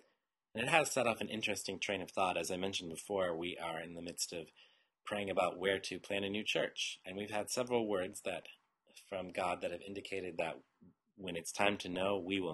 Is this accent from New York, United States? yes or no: no; Texas, United States; We'll make you guys either some authentic Tex-Mex food, I'm from Texas, or authentic Uzbek food.